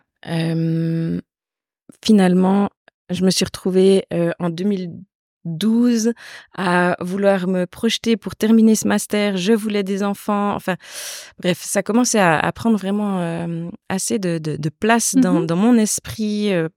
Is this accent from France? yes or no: no; Biel/Bienne, Bern, Switzerland; je viens de Bienne et alentour. Mm-hmm. J'ai 41 ans